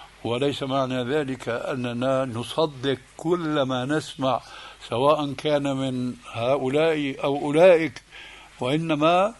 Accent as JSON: {"language": "Arabic", "country": "Syria", "said": "عندنا في سوريا"}